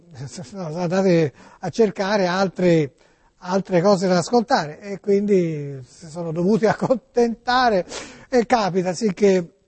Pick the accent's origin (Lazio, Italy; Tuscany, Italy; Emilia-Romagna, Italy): Tuscany, Italy; accent: Tuscan; il mio accento toscano